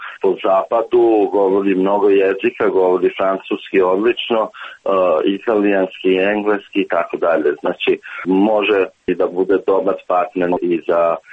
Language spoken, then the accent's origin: Serbian; Peć, Kosovo; also born or lived in Sinj; pošto sam ja poreklom iz Peći